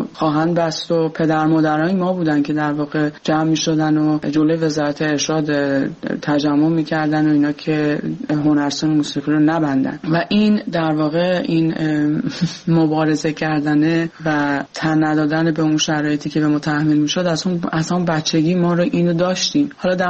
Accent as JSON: {"language": "Persian", "country": "Iran", "moved": "yes", "lives_now": "France", "said": "به محض اینکه ما از ایران اومدیم به کشور فرانسه"}